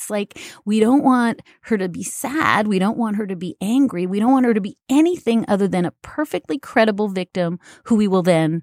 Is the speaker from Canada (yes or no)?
yes; Canada; I am Canadian